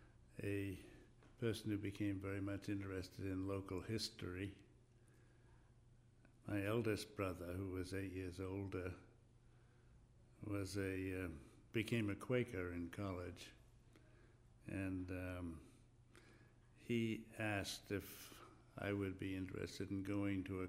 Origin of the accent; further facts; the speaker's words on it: Concord, Massachusetts, United States; born there; I was born on Thoreau Farm in Concord in 1926.